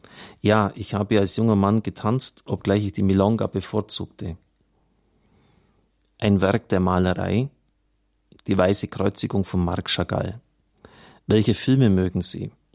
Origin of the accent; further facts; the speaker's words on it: Piedmont, Italy; German is a second language; natürlich verstehe ich den Dialekt des Piemont, denn dies war der Klang meiner Heimat und meiner Kindheit.